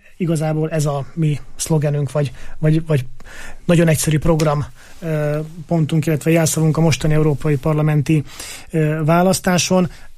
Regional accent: Eger, Heves, Hungary; Én egriként, egri országgyűlési képviselőként azt tudom mondani

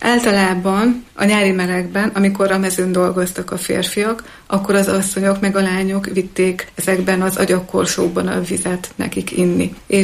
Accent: Szendrő, Borsod-Abaúj-Zemplén, Hungary; ahonnan én származom, Szendrőből még a kútról vitték a vizet

